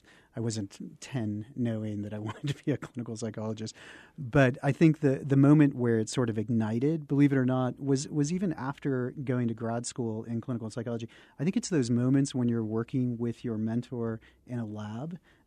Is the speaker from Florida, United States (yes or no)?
no; Corpus Christi, Texas, United States; also born or lived in Austin; I grew up in Texas. I grew up in Corpus Christi, Texas, and a little bit of Austin, Texas.